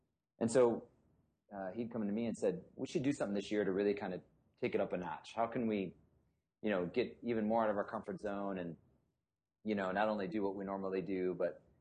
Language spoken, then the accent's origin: English; Chicago, Illinois, United States; we're from Chicago, so it'd be great to come home.